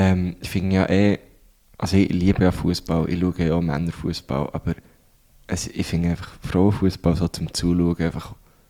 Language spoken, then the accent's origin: German; Thun, Bern, Switzerland; wäre schon mal so ein EM-Spiel in meiner Heimatstadt.